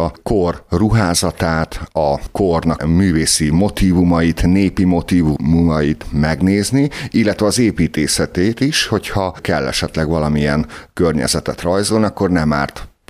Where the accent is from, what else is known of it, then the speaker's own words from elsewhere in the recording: Kiskunhalas, Bács-Kiskun, Hungary; born there; a halasi, a szülővárosomban